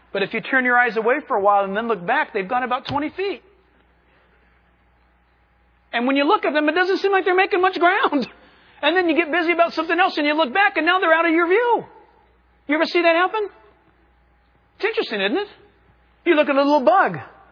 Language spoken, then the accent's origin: English; California, United States; Look, we're from California, man.